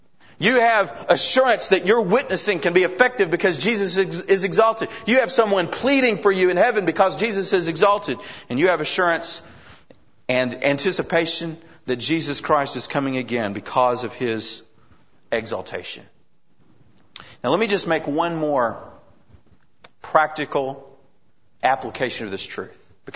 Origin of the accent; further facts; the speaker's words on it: United States; Now, as an American, I have some concern for my nation.